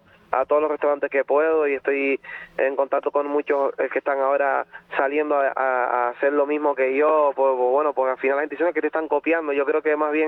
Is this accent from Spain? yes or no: yes; Canary Islands, Spain; estar ahí yo como único canario seleccionado en la historia por segundo año consecutivo